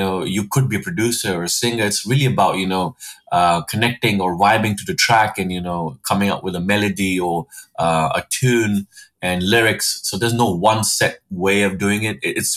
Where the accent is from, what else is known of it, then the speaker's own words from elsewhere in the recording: New Delhi, Delhi, India; now in New York, United States; because I was growing up in New Delhi and then moving to New York. My music has had a very interesting inspiration from these two different cultures.